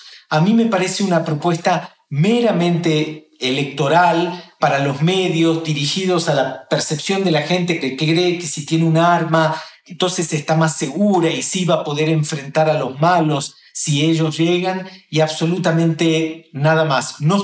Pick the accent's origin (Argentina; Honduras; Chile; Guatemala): Argentina; es de mi país de origen, que es Argentina.